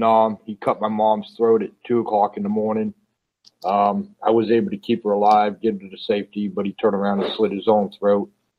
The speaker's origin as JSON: {"language": "English", "town": "Apopka", "region": "Florida", "country": "United States", "said": "I'm from Apopka, Florida."}